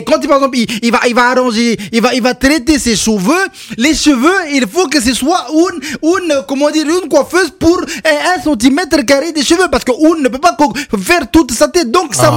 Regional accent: Equatorial Guinea; chez nous, en Guinée équatoriale

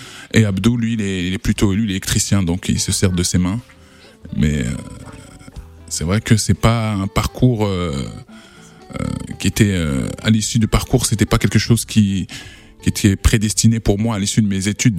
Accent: Fosses, Île-de-France, France; on a grandi ensemble à Fos dans le 95.

